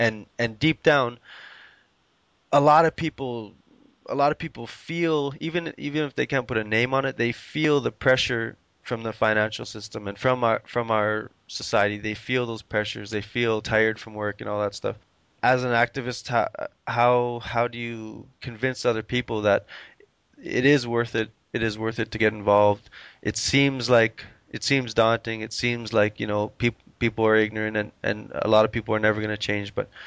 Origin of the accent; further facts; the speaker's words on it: Alberta, Canada; I work out by Fort McMurray. I actually work on building roads in that area. And I was born and raised in Alberta